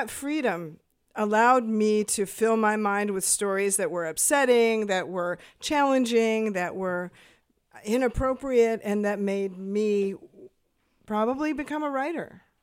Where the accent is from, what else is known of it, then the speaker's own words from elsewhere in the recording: Seattle, Washington, United States; I grew up in Seattle in a neighborhood called Magnolia, and there was a library, public library